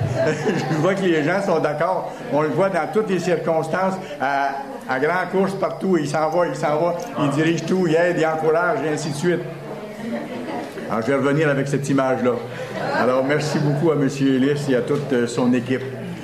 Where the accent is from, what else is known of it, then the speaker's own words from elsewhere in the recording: Quebec, Canada; accent: Quebecois; de parler autant que possible avec l'accent québécois. Alors, je me suis efforcé, ça n'a pas été trop difficile, mais je me suis efforcé de garder mon accent.